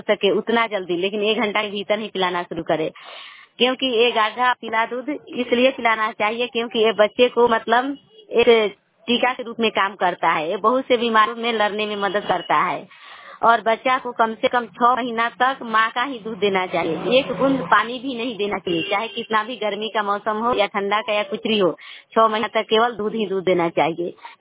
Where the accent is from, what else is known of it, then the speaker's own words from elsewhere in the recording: Sihan, India; मैं चेहरा club block के सिहान पंचायत और सिहान गांव की रहने वाली हूँ।